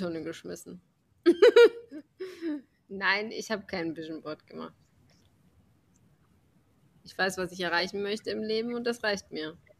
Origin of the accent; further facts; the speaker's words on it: North Rhine-Westphalia, Germany; now in Freiburg, Germany; ich komme ja aus NRW, bin aber nach Freiburg gezogen